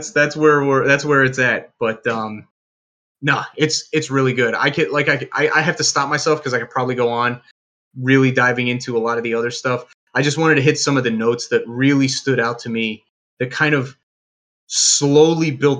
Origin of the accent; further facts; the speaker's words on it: New Jersey, United States; What he said, because I'm from Jersey and I can't roll my R's like that.